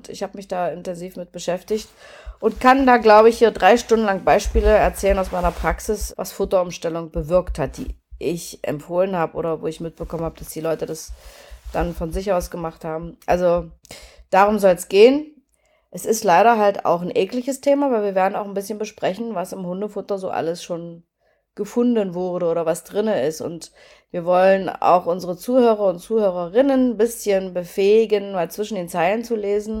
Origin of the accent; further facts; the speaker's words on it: Germany; born there; Und ich bin ja in der DDR geboren